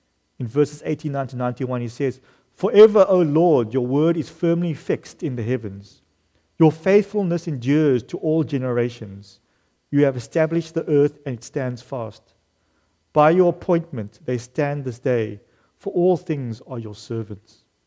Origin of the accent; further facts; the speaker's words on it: Cape Town, Western Cape, South Africa; the oceans and the beaches in my hometown, Cape Town.